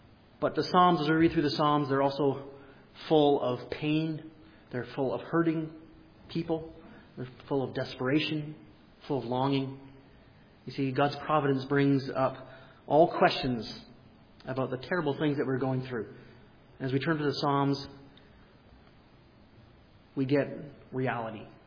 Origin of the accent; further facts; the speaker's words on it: Alberta, Canada; I mean, I'm from Alberta